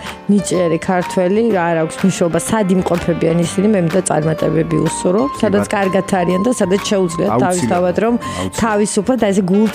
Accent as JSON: {"language": "Georgian", "region": "Tbilisi", "country": "Georgia", "said": "მადლობა ღმერთს, რომ თბილისელი ვარ."}